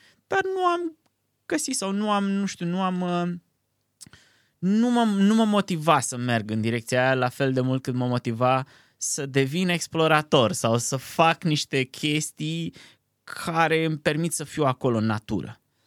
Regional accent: Piatra Neamț, Neamț County, Romania; De mic plecam de la Piatra Neamț, de unde sunt deloc, la Bacău sau la Bicaz cu trenul.

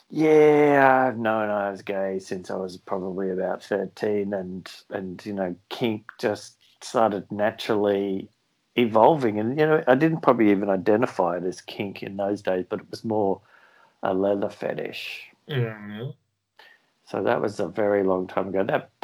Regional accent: Sydney, New South Wales, Australia; growing up in Sydney

